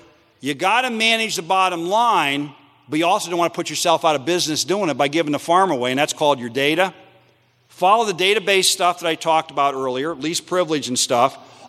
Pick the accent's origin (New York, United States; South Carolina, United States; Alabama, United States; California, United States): South Carolina, United States; And this happened in my home state of South Carolina, is green roll cart trash dumpster.